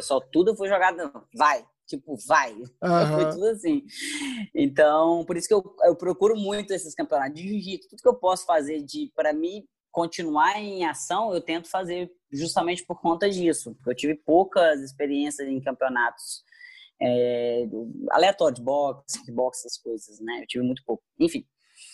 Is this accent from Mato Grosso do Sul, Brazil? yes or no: no; Muriaé, Minas Gerais, Brazil; Eu sou de Muriaé, Minas Gerais, uma cidade pequenina.